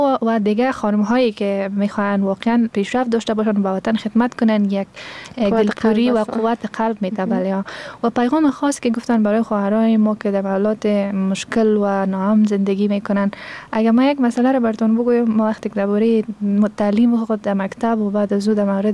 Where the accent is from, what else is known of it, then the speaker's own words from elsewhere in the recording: Afghanistan; چون هرچی نباشه ما افغان هستیم